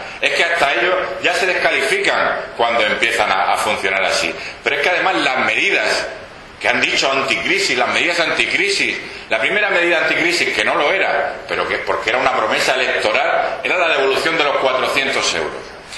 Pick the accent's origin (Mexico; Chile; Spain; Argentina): Spain; Totana, Region of Murcia; somos murcianos, somos totaneros antes que del Partido Popular.